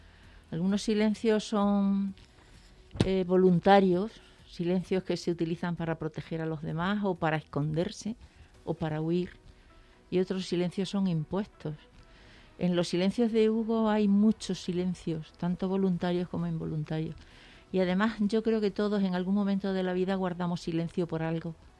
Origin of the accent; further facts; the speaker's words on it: Zafra, Extremadura, Spain; A mí me queda el acento, no me queda el deje, porque cuando voy a Zafra, que es mi pueblo, yo sí que noto, ¿no?, que hablan de una manera distinta como hablo yo